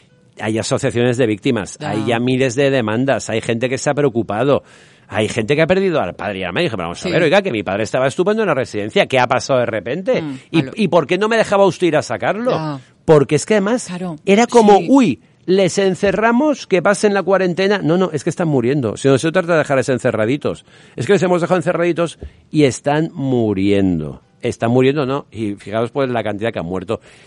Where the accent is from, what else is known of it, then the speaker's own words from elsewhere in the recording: Spain; como español